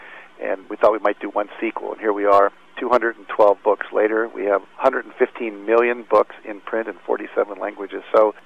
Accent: West Virginia, United States; I mean, I grew up in West Virginia. It was the 48th state when there only were 48 states in terms of its education system.

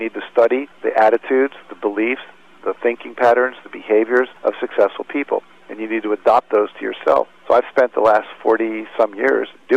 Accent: West Virginia, United States; I mean, I grew up in West Virginia. It was the 48th state when there only were 48 states in terms of its education system.

